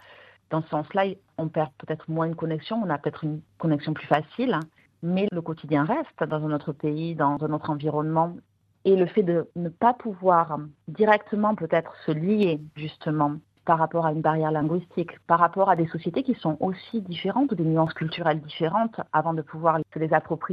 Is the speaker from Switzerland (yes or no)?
no; Toulouse, Occitanie, France; now in Berlin, Germany; Je vis à Berlin depuis plus de 12 ans. Je viens du sud de la France, originellement de Toulouse.